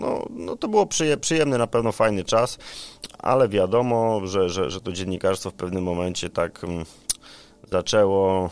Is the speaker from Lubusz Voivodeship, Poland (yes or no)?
yes; Zielona Góra, Lubusz Voivodeship, Poland; Tak, jestem z Zielonej Góry, wychowałem się tutaj, większość życia spędziłem.